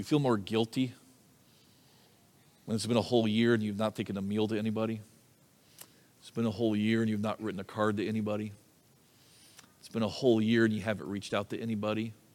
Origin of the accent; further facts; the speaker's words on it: United States; I think as an American, in our kind of culture, our kind of value system